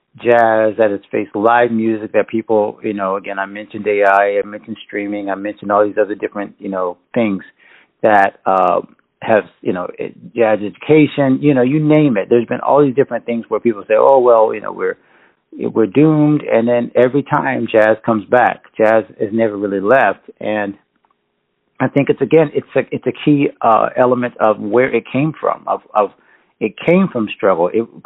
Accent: Pensacola, Florida, United States; Well, I was raised up in North Florida, Northwest Florida. I usually call it East Alabama because most people, you know, the panhandle kind of like it's just a forgotten part of Florida, it seems. But that was Pensacola, Florida

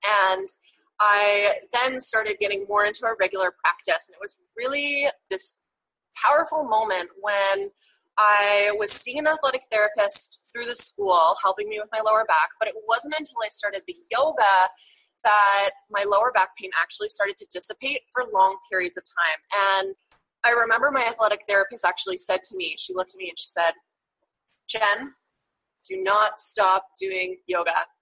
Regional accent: Ajax, Ontario, Canada; now in Costa Rica; as Megan said, and I'm from Toronto, Canada, just outside of the city, a small suburban town, Ajax, and I am currently in Costa Rica right now

